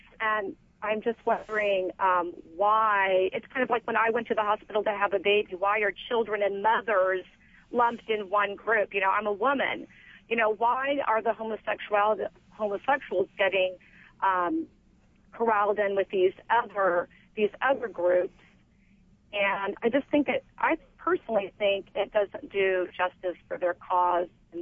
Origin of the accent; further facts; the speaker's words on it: Indianapolis, Indiana, United States; I'm from Indianapolis, and I agree, Indiana is probably a fairly homophobic state as a whole.